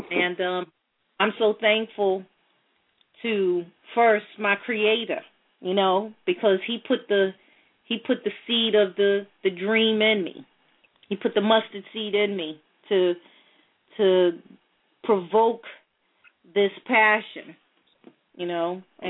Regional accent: Brooklyn, New York, United States; accent: Brooklyn; even though I'm teased about my hard Brooklyn accent, I love it.

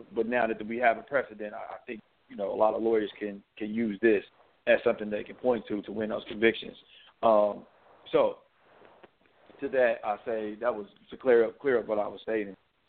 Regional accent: Gary, Indiana, United States; I grew up in Gary, Indiana, 99% black at the time.

